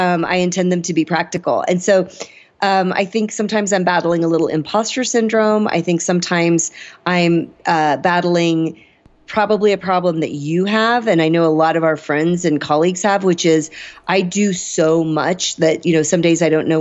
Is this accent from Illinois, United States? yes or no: yes; Illinois, United States; also born or lived in Iowa, United States; I grew up in the Midwest. I'm from Illinois, Iowa.